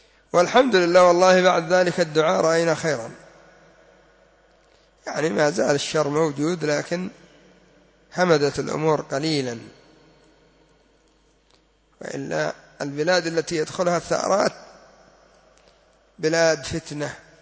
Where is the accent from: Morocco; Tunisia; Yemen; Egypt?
Yemen; Az-Za'akira, Hajjah; هذه في قريتي التي تسمى الزعاكرة، أما لا جينا إلى قرية بني عمر وبني سعيد وقع بينهم أكثر من 70 مقتول